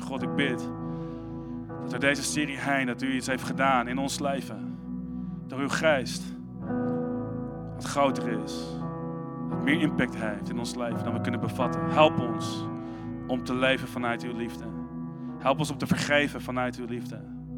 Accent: Westervoort, Gelderland, Netherlands; born there; Ik ben geboren in de Arnhem, in Westvoort.

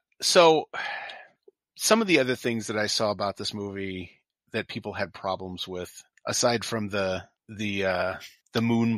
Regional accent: United States; because, you know, we're American.

